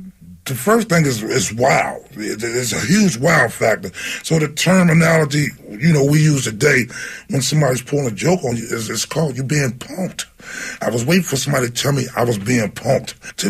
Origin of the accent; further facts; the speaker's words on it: Philadelphia, Pennsylvania, United States; I'm from North Philadelphia. I'm from North Philadelphia, you know what I mean?